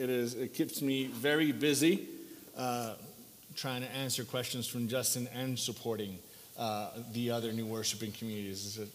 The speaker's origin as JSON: {"language": "English", "country": "Puerto Rico", "tie": "born or raised there", "also_born_or_lived": "New Jersey", "said": "I grew up in New Jersey and was raised in Puerto Rico."}